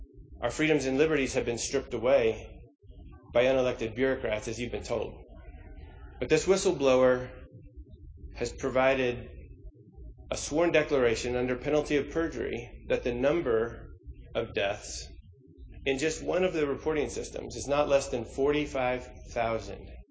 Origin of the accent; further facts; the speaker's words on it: Kentucky, United States; I'm an attorney from Kentucky